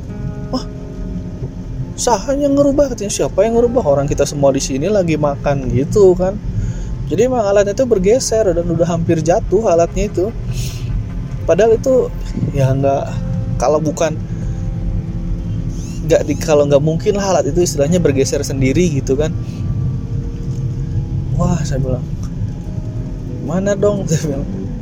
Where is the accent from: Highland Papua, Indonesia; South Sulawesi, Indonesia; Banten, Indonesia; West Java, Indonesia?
Banten, Indonesia; Saya dari Banten